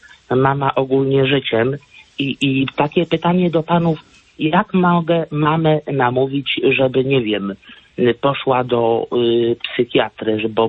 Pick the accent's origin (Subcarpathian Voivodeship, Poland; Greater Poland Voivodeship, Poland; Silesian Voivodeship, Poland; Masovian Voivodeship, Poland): Greater Poland Voivodeship, Poland; Konin; Jestem z Konina, województwo.